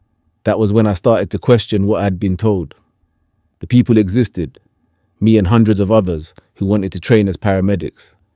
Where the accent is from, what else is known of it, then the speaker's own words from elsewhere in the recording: London, United Kingdom; I grew up on the Broadwater Farm estate, raised by my grandmother after my mum died when I was 12. The estate gets a reputation, but what I remember most is how people looked after each other when things went wrong.